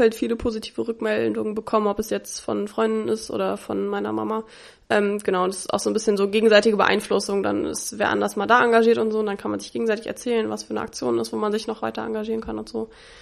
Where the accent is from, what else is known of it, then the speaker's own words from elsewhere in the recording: Hanover, Lower Saxony, Germany; aus meiner Heimatstadt Hannover.